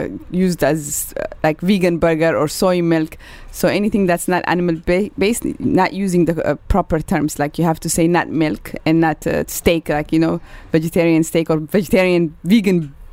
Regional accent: Ethiopia; because I grew up in Ethiopia. We didn't even have straws.

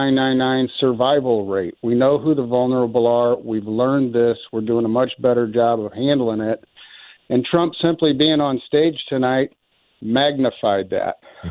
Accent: Michigan, United States; now in St. Louis, United States; I'm from Michigan. I'm in St. Louis currently.

